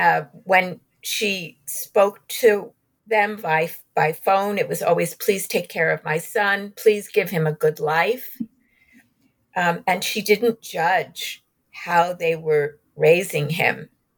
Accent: New York City, New York, United States; born there; I'm a New Yorker by birth. I'm Jewish. I didn't grow up in Glendive, Montana, which is where they've lived.

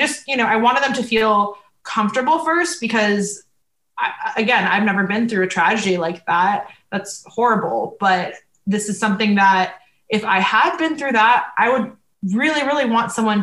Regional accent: St. Petersburg, Florida, United States; I used to love going to shows growing up in St. Pete and then in Gainesville when I was in college

